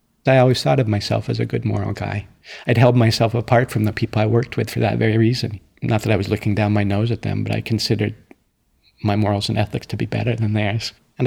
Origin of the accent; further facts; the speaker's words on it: Wisconsin, United States; I'm from Wisconsin.